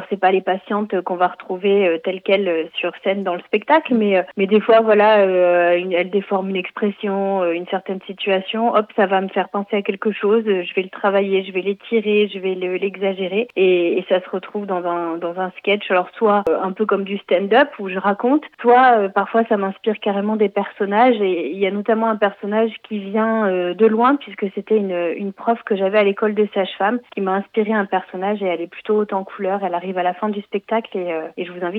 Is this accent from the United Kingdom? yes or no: no; Normandy, France; j'ai grandi en Normandie et le premier cours de théâtre était assez loin de la maison.